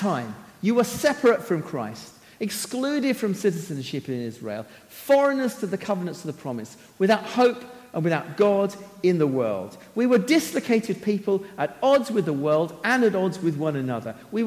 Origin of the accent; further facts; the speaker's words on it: United Kingdom; I'm male. I'm British. I'm married. I'm a Christian. I'm a husband, a father, a grandfather, a minister.